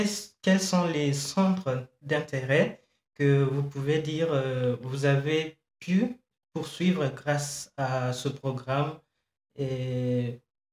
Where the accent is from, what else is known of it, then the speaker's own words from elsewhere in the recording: Kenya; Je pense que c'est pareil pour moi, étant que je viens du Kenya.